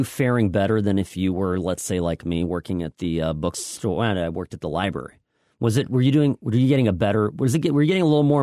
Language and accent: English; United States; as a capitalist and as an American